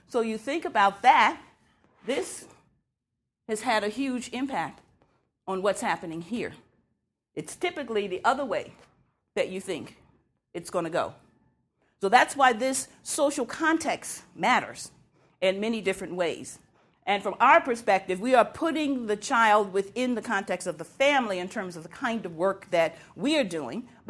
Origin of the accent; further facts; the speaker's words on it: Washington, District of Columbia, United States; I grew up in Washington, D.C., and I've always had this interest in policy because it seems like it's so far away.